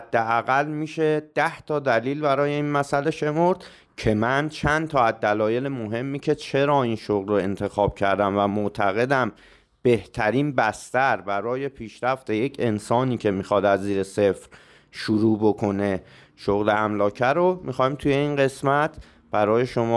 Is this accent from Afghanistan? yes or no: no; Tehran, Tehran Province, Iran; بچه جنوب شهر تهران بودم و وضع مالی خوبی نداشتیم